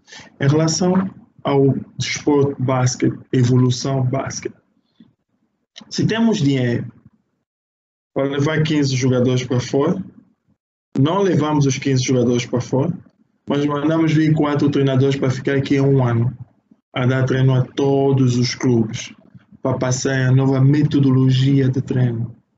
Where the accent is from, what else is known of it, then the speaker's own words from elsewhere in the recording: Angola; Mas eu sou angolano. Na altura que nós ganhávamos tudo.